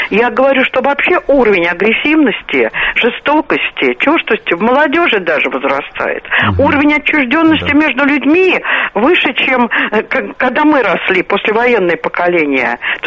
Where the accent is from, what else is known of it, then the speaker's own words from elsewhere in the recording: Moscow, Russia; Я москвичка, и лагерь у нас был под Серпуховым.